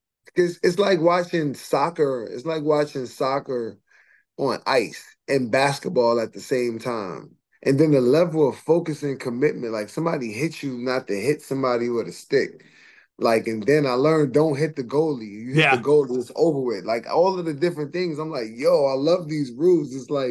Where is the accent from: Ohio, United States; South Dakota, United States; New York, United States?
New York, United States; Enjoying the playoffs here in New York, hometown, homegrown.